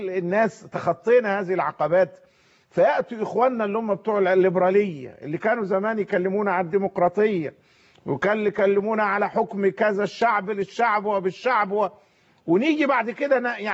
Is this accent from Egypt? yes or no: yes; Egypt; إحنا ربما كمصريين قد لا ندرك